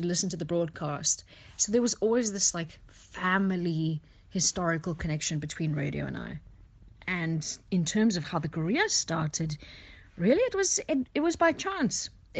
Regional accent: Cape Town, Western Cape, South Africa; I grew up in Cape Town. I was actually born around the corner from Red Cross in Sabron Park. Grew up in Cape Town, lived in the Eastern Cape for a little bit, came back

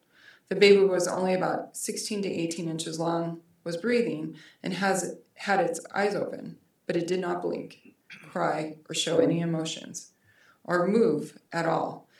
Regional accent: Great Falls, Montana, United States; I grew up in Great Falls. I was gone for a long time. I lived in a lot of big cities.

